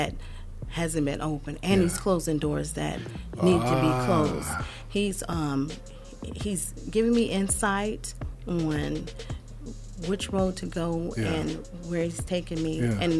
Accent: Detroit, Michigan, United States; I'm from Detroit, Michigan.

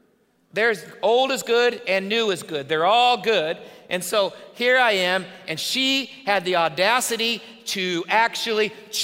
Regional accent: Indiana, United States; I grew up in Indiana. If you know anything about Indiana, everybody plays basketball.

